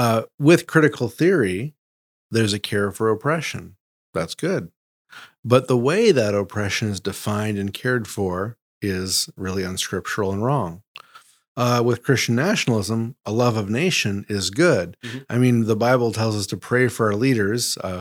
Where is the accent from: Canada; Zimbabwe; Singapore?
Canada; now in United States; I do have citizenship in the United States, but born and raised in Canada.